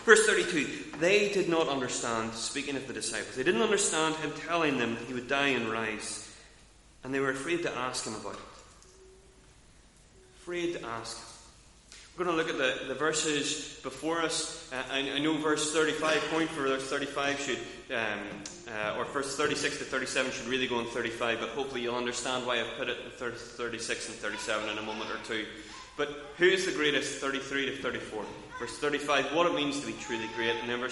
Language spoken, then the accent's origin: English; Northern Ireland, United Kingdom; because we're from Northern Ireland